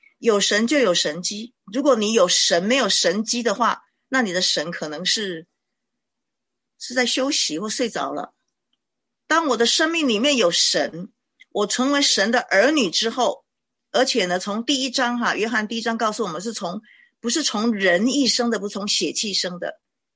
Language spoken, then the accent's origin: Chinese; China; 我想我们中国人也是可以参美的哈